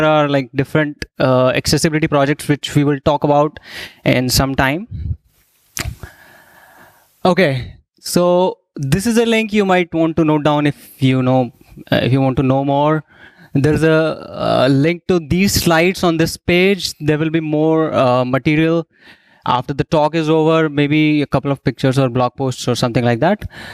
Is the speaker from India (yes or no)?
yes; Jaipur, Rajasthan, India; I am from Jaipur, India, also known as the Pink City. It's a pretty famous tourist destination if you ever happen to visit.